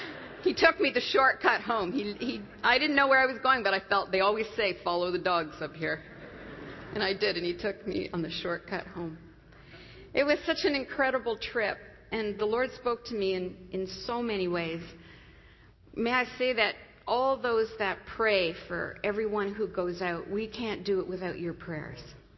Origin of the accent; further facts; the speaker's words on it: Canada; And I'm a Canadian.